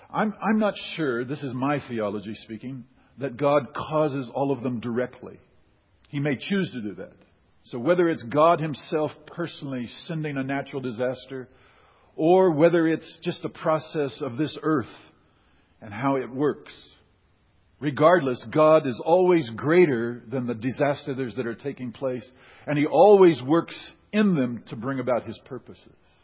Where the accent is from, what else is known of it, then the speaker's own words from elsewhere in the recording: United States; I'm an American.